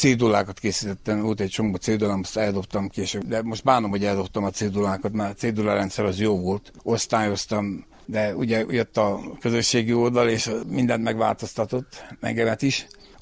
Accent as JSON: {"language": "Hungarian", "town": "Odorheiu Secuiesc", "region": "Harghita", "country": "Romania", "tie": "born or raised there", "said": "Én egy olyan lakónegyedben nőttem fel, lent a Rákóczi úton itt udvarhelyen."}